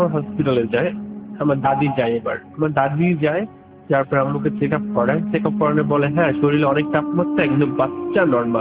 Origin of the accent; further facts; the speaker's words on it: Hamidpur, Dhaka Division, Bangladesh; now in Kuwait